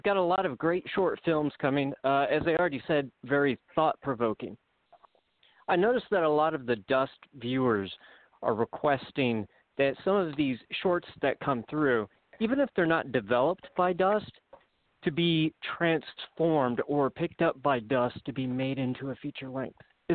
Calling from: Indiana, United States; calling from Indiana

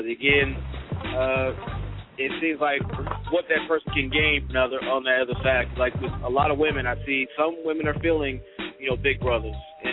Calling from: Houston, Texas, United States; I'm calling from Houston, Texas.

